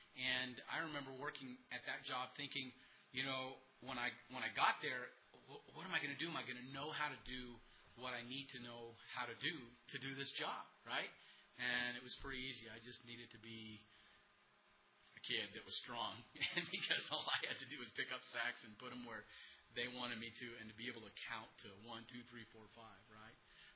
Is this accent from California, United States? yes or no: no; Belen, New Mexico, United States; near my hometown of Belen, New Mexico